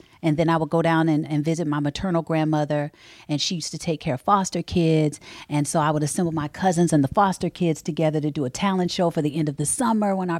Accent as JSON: {"language": "English", "town": "Chicago", "region": "Illinois", "country": "United States", "tie": "born or raised there", "said": "I did. I'm from Chicago."}